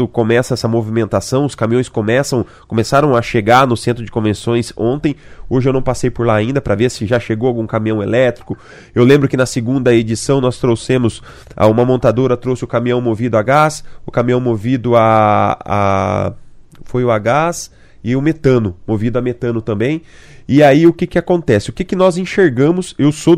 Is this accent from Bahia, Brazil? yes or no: no; Paraná, Brazil; sempre nos machucou como paranaense